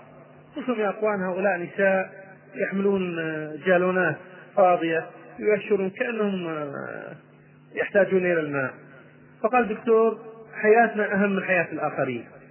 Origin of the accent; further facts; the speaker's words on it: Kenya; Arabic is a second language; عندنا في كينيا